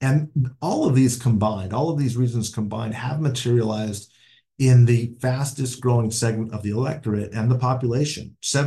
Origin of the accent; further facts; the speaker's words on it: California, United States; I grew up in Southern California, Mexican-American kid in a Democratic home, which is very typical, sort of your traditional ethnic Catholic, working class home.